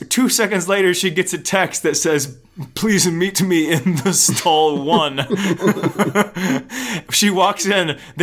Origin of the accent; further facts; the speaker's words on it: Puerto Rico; my home country of Puerto Rico